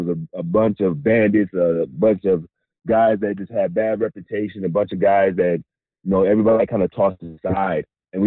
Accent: Michigan, United States; Well, I was growing up in Michigan. You had to be a hockey fan.

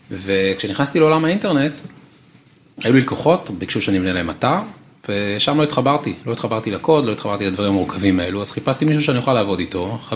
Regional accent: Bnei Brak, Tel Aviv District, Israel; אני בן 36, גדלתי, נולדתי בבני ברק, באתי בחיידר, ישיבה קטנה, ישיבה גדולה

